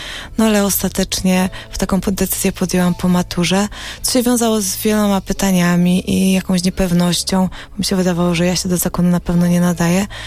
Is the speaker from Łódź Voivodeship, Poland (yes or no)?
no; Zubrzyca Górna, Lesser Poland, Poland; Ja wychowywałam się w rodzinie wierzącej. Jestem z Zubrzycy Górnej, to jest taka miejscowość pod samą Babią Górą, gdzie generalnie do kościoła się chodzi, wszyscy są praktykujący